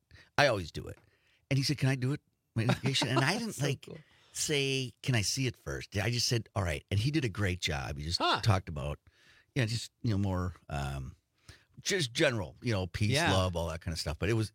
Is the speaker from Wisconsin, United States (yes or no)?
yes; Two Rivers, Wisconsin, United States; I grew up in Two Rivers, and our address was 2833 34th Street.